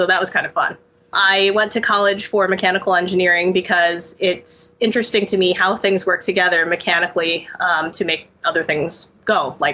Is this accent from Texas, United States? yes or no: yes; Houston, Texas, United States; Growing up in Houston, right down the street from the Johnson Space Center, which is the home of all the astronauts, of course, space was really cool.